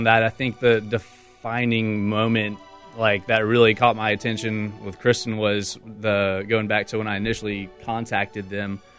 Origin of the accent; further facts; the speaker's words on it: the South, United States; A gentleman doesn't tell. I was raised in the South.